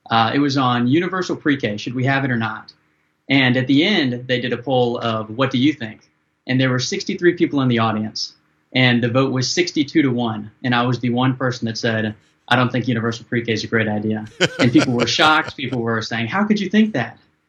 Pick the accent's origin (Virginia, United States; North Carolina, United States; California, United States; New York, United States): Virginia, United States; Yorktown; I'm from Yorktown, Virginia. I used to be Virginia too. We just got gerrymandered out of it